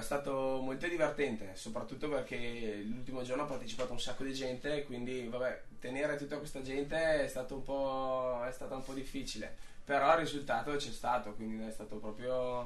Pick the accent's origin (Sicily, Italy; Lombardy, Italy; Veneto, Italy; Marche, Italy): Veneto, Italy; Verona; Noi diciamo che siamo da Verona, però specifichiamo comunque noi siamo della Verona.